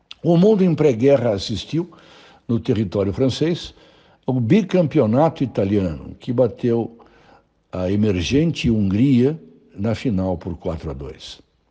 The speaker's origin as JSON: {"language": "Portuguese", "country": "Brazil", "said": "Nós somos, nós brasileiros, na nossa maioria, comentaristas políticos."}